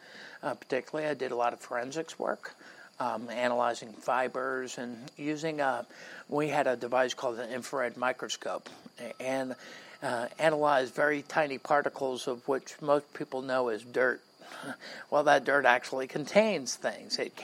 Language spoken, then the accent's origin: English; Hollywood, Florida, United States; Hollywood, born in Hollywood, and parents moved around a lot, so I had a lot of Southern influence, mostly food wise.